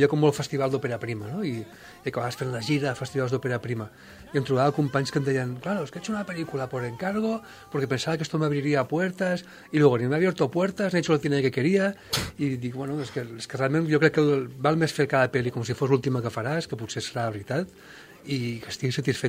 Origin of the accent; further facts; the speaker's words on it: Banyoles, Catalonia, Spain; els dos som de Banyoles i som del mateix any. Llavors anàvem junts a la guarderia.